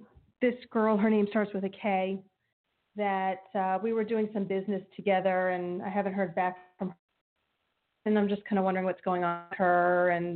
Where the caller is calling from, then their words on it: New Jersey, United States; I'm calling from New Jersey.